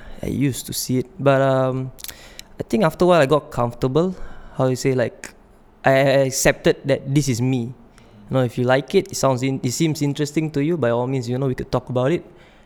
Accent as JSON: {"language": "English", "town": "Jurong", "country": "Singapore", "tie": "born or raised there", "said": "I grew up in Jurong. Grew up in Jurong West."}